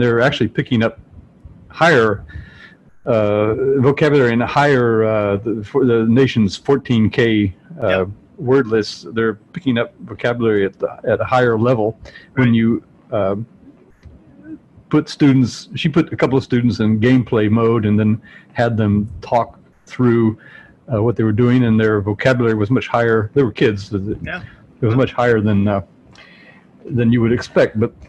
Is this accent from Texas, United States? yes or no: yes; Texas, United States; I'm from Texas, and there's a lot of oil there